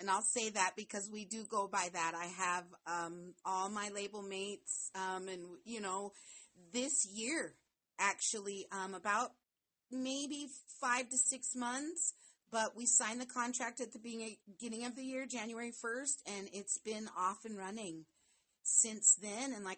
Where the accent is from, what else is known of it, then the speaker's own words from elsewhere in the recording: Montana, United States; I'm from Montana, you know, with all of the controversy that's been with … I'm black